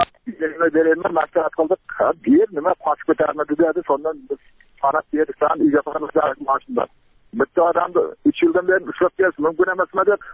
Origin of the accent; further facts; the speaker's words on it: Jizzakh Region, Uzbekistan; Men Jizzax obodidan Baxmara Baymir Panver Allam Radovic 65-yilda tug'ilganman.